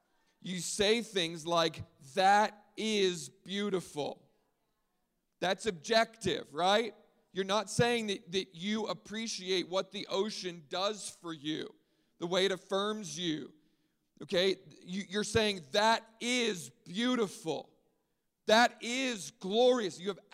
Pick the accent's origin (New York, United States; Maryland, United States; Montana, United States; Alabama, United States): Maryland, United States; I grew up on the East Coast in Maryland. So I went to the ocean all the time.